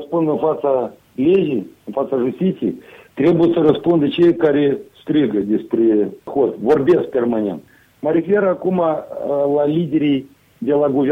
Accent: Moldova; first language Moldovan; eu sunt moldovean și de la mama ștată eu am aflat în copilărie că vorbesc limba moldovenească.

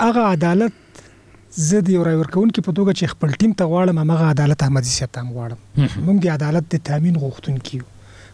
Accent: Afghanistan; زه د یو افغان په توګه د شکایت د ټاکنو د خپلواک کمیسون نه غوښتنه کوم

